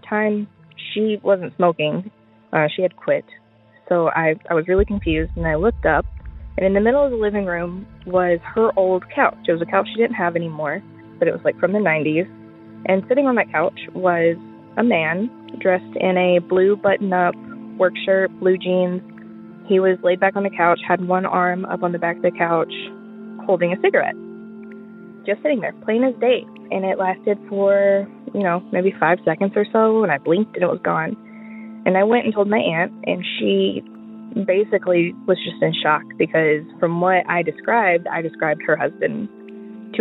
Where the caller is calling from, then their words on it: Germany; I am calling from Germany, but my stories happened in Tennessee.